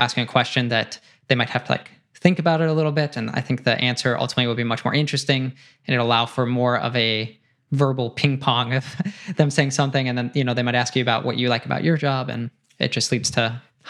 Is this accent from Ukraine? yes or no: no; Brazil; I'm from Brazil, and like something really special that you have to try if you come here is eating açaí.